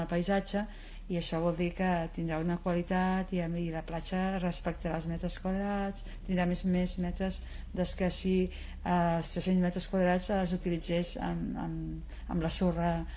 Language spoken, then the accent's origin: Catalan; Montgat, Catalonia, Spain; els que som de Montgat de tota la vida